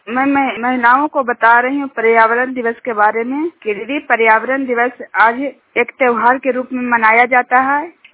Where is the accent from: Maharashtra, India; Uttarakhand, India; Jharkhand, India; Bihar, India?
Bihar, India; Jhuniyar; झुनियार गांव के रहने वाली हूँ।